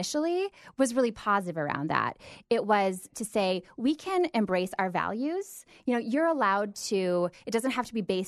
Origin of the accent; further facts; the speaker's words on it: Minnesota, United States; now in Los Angeles, United States; I'm originally from Minnesota. I live in the LA area now, but there was such an interesting parallel between kind of the Boise crowd and my own hometown in Minnesota.